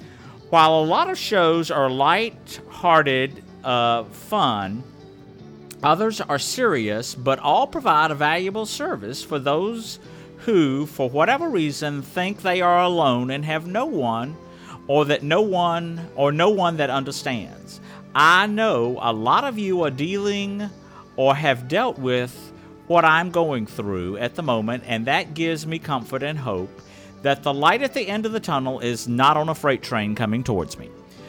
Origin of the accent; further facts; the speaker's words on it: Australia; I know that's the opposite of what you're supposed to do, but hey, I'm Australian.